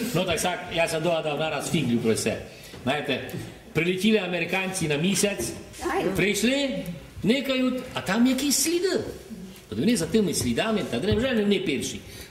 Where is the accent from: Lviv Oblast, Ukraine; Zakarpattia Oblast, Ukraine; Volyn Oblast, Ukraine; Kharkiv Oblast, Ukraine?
Zakarpattia Oblast, Ukraine; Kolochava; ми з Колочави, ми закарпатці.